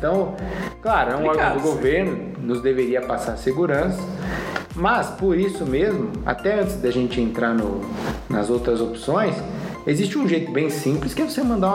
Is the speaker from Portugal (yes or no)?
no; São Paulo, Brazil; A gente é de São Paulo, né?